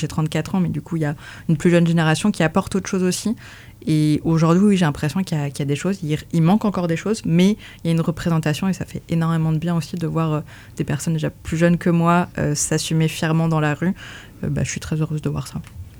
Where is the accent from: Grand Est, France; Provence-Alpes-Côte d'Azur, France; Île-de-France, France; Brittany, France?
Brittany, France; Rennes; also born or lived in -; Moi, j'ai pas mal bougé. J'ai vécu pendant 10 ans en dehors de Rennes. À la base, je venais de Rennes. Je suis partie 10 ans et je suis revenue environ 4 ans.